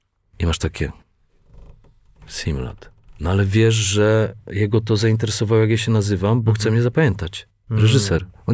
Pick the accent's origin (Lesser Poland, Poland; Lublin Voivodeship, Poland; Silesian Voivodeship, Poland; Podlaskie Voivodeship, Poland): Silesian Voivodeship, Poland; Sosnowiec; Bardzo lubię Śląsk, przy którym się wychowałem, przez który wielokrotnie dostałem zęby za to, że jestem z Sosnowca